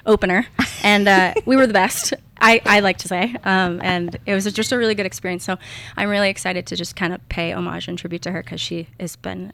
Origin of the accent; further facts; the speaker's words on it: Vashon, Washington, United States; I'm from Vashon, born and raised here. My like claim to fame is that I was almost born on the ferry.